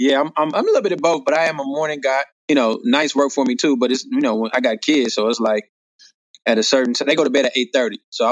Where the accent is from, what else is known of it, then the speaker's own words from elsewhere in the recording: Ferguson, Missouri, United States; But, you know, I grew up in Ferguson. Grew up in Berkeley and Florissant. Those are all surrounding municipalities that are at least the minutes away from each other.